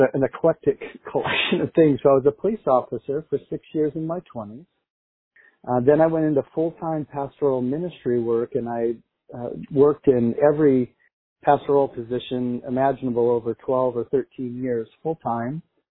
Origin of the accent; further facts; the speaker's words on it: Michigan, United States; moved away as an adult; now in San Luis Obispo, United States; I grew up in Michigan and came out after my first year of college and fell in love with the ocean and the mountains